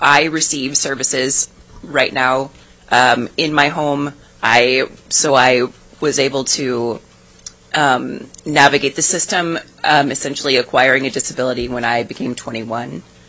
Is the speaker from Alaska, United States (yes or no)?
yes; Kenai, Alaska, United States; I'm from Kenai.